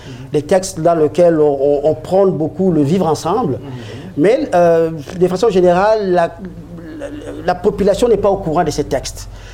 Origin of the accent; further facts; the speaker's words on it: Kinshasa, DR Congo; moved away as an adult; à l'époque où moi j'ai quitté le Congo, j'ai commencé à l'université de Kinshasa et puis les choses allaient tellement mal avec les étudiants